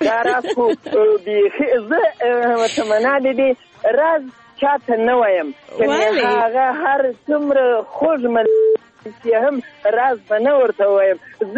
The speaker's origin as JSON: {"language": "Pashto", "region": "Zabul", "country": "Afghanistan", "lives_now": "Ghazni, Afghanistan", "said": "په زابل کې نه، زه اصلا د زابل اوسېدونکی یم. دا وخت غزنی ته وچر همدلته د مزایکو په کار لدینو نورو ملګرو سره یو ځای مصروف یم."}